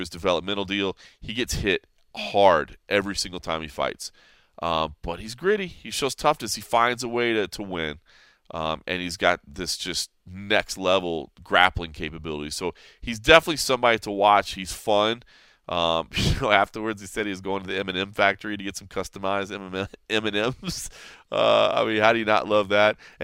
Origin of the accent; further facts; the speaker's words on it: Dallas, Texas, United States; And, of course, making my hometown of Dallas proud.